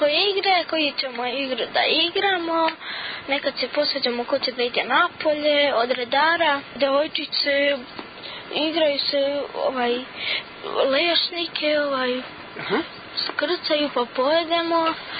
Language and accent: Serbian; Rudnik, Moravica District, Serbia; Sa Rudnika.